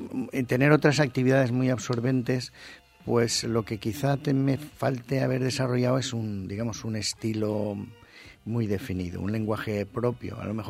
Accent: Villarreal, Valencian Community, Spain; yo el valenciano lo hablo porque mi pueblo, Villarreal, es una población valenciano parlante y lo he escuchado, lo he oído desde pequeño y lo he hablado también, pero básicamente mi lengua de manejo es el castellano

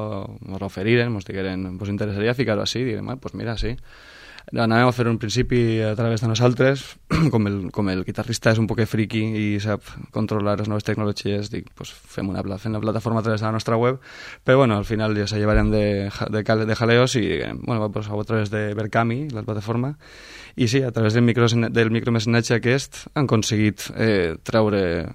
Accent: Valencian Community, Spain; Som de l'Eliana, de Ribarrotxa, de la Pobla i de Benaguasil.

